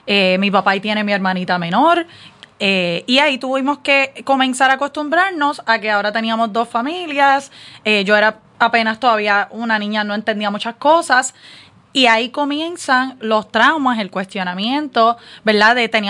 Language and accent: Spanish; Arecibo, Puerto Rico; yo nací en Arecibo, Puerto Rico, orgullosamente del campo. Mucha gente me ven, dicen que no lo parezco, pero yo soy jíbara de campo